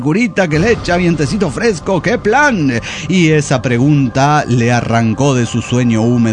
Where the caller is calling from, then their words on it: Tarija, Bolivia; de Tarija, Bolivia.